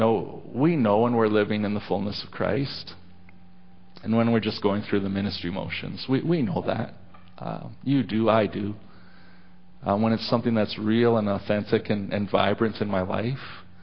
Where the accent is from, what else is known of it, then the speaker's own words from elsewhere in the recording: Canada; Our borders are open. We're Canadians. We love everybody.